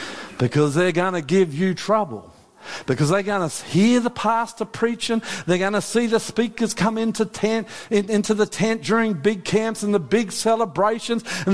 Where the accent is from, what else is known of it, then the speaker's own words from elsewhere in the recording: New Zealand; now in Australia; I grew up playing rugby union in New Zealand. Then I came to Australia and switched to rugby league. I'm Australian, by the way, not New Zealander.